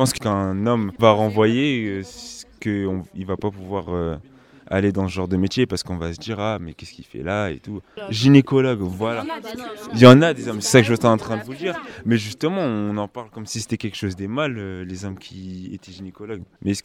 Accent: France; born there; alors que je suis né en France, quoi.

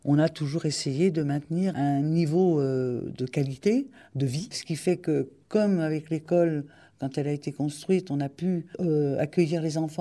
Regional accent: Paris, Île-de-France, France; moved away; Je ne suis pas née dans la région, je suis parisienne. Dans les années 70, je suis venue m'installer dans cette région

